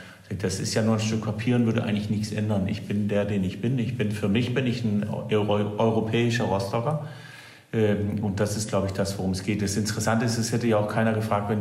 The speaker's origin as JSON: {"language": "German", "country": "Denmark", "lives_now": "Germany", "said": "sitzen Sie sich ja nicht hin und überlegen als erstes, ich bin Däne."}